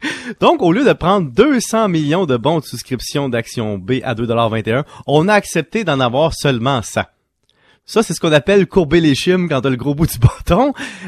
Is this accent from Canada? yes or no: yes; Canada; comme on est Canadien